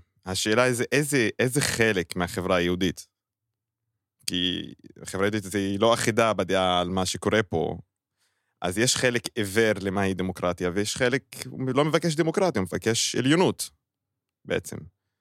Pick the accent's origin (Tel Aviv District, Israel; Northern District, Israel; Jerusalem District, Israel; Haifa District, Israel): Northern District, Israel; Tur'an; בגליל, בכפר טורעאן.